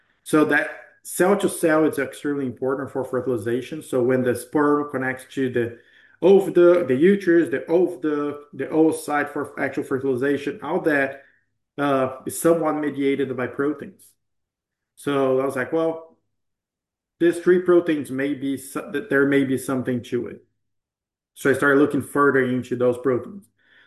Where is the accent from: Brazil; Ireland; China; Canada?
Brazil; now in United States; well, I'm from Brazil. I came to Idaho. It's a little cold for me.